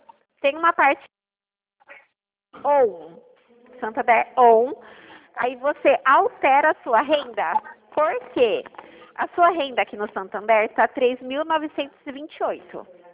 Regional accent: Itu, São Paulo, Brazil

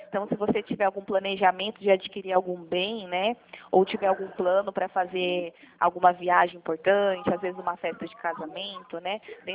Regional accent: Cosmópolis, São Paulo, Brazil; Ah, sim, eu sou de Cosmópolis, interior de São Paulo.

